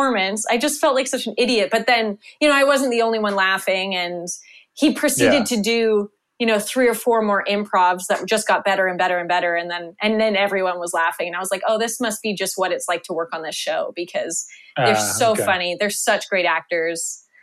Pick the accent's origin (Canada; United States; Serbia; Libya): Canada; I'm Canadian